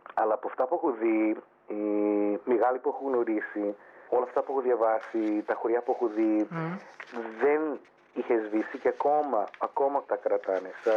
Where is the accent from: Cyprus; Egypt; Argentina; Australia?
Australia; Είμαστε από την Αυστραλία.